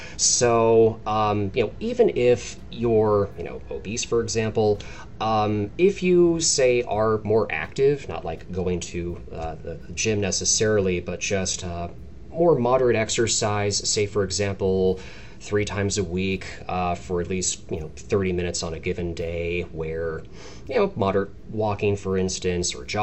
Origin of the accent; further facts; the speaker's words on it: Los Angeles, California, United States; so I'm from Los Angeles originally, where we have, you know, 7 lanes of traffic.